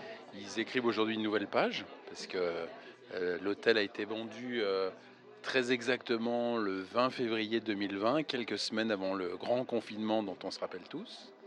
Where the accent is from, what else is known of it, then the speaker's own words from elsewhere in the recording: Lyon, Auvergne-Rhône-Alpes, France; born there; Moi, j'ai mes racines lyonnaises, parce que moi, je suis né à Lyon.